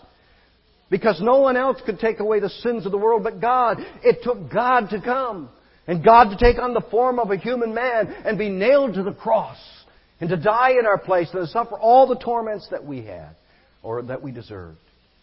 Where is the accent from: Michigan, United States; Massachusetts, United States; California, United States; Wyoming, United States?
Michigan, United States; I grew up in Michigan, and in the winter times, it usually got very cold.